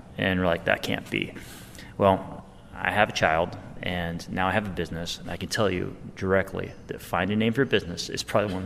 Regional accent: California, United States; We came from, apple country. Like we grew up in the Russian River Valley, where we played in apple trees like most of our lives.

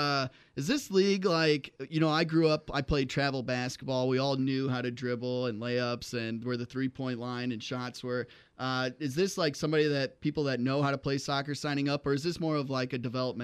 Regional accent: Quad Cities, United States; We went to Cedar Rapids, Iowa City to play growing up in the Quad Cities.

